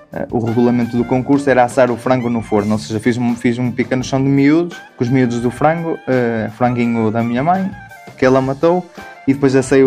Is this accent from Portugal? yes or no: yes; Ponte da Barca, Norte, Portugal; eu era só um miúdo que vinha da Ponta Barca, de fritar umas postas de bacalhau